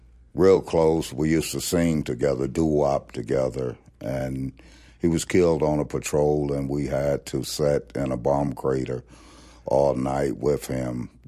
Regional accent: Mississippi, United States; more that we are all connected, and to have a respect for people in general more than I did when I was growing up in Mississippi.

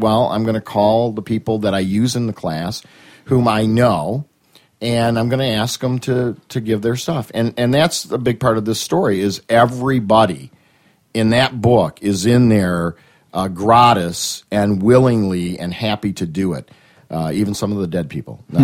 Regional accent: Paterson, New Jersey, United States; because I came from Paterson, New Jersey, another town destroyed post-industrial.

